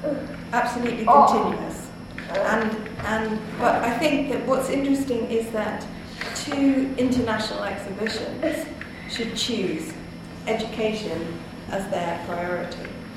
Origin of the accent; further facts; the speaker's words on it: London, United Kingdom; because I come from London